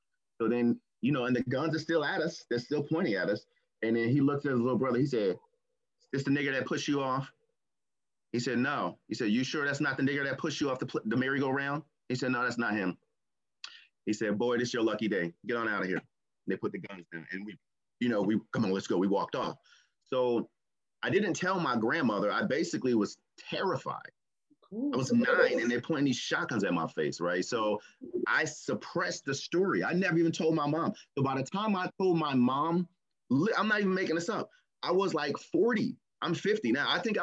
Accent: New Jersey, United States; I'm from New Jersey, but my grandma lived in Missouri, Haytown, Missouri

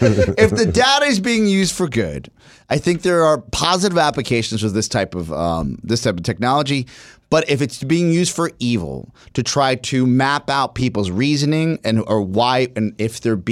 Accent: United States; And growing up in the States, I really did.

